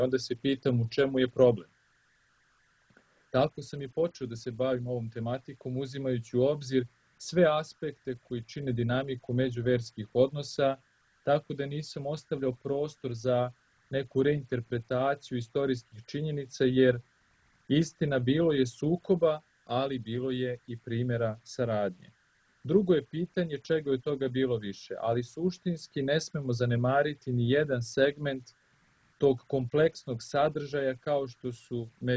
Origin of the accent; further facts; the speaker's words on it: Kosovo; Pošto sam rodom sa Kosova i Metohije, gde se doselio moj pradeda iz Crne Gore, i gde smo živjeli zajedno sa muslimanima